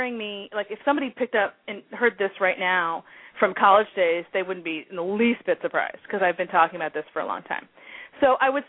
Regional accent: Midwest, United States; It is, and it's only because I'm from the Midwest.

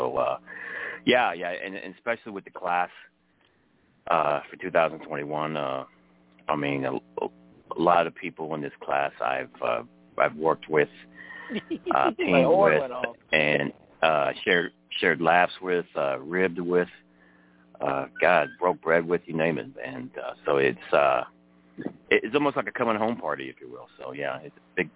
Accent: the Carolinas, United States; I grew up in the Carolinas, and had some great matches in the Carolina area through the years

